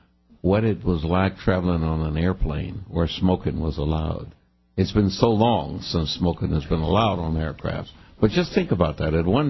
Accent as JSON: {"language": "English", "region": "Texas", "country": "United States", "said": "I am from Texas."}